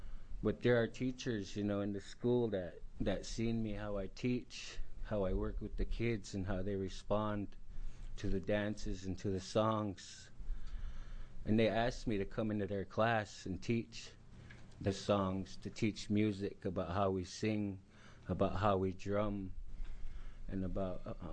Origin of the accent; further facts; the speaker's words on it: Warm Springs, Oregon, United States; also born or lived in Yakima; I'm from Yakima myself, but I grew up in Warm Springs, living there, and I consider that my home and my people.